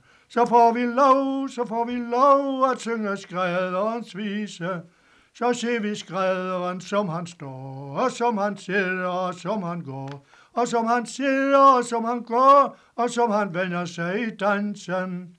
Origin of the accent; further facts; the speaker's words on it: Brændstrup, Region of Southern Denmark, Denmark; Jeg stammer jo egentlig fra Brændstrup.